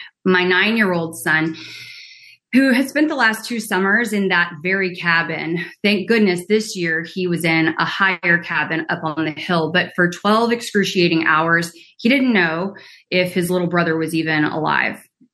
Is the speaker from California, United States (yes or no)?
no; Houston, Texas, United States; I am a mom from Houston.